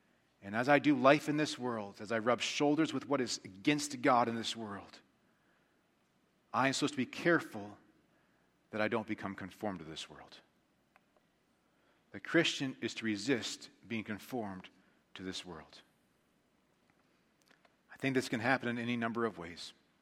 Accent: Pennsylvania, United States; I grew up in Amish community, Pennsylvania, with Mennonites, and then me as a very fundamental Baptist.

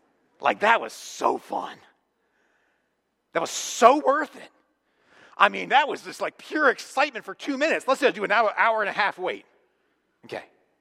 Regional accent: Pennsylvania, United States; It kind of started just for me giving my kids a bit of my nostalgic where I grew up in Pennsylvania with an amusement park

